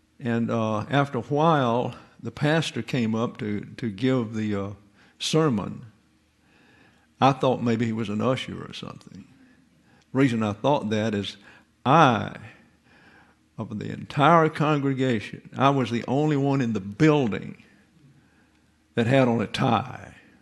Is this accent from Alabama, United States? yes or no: yes; Troy, Alabama, United States; We were in Troy, Alabama, which is my hometown.